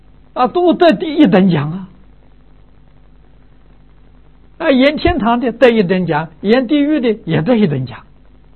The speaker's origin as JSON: {"language": "Chinese", "country": "China", "said": "我们中国人讲气氛的"}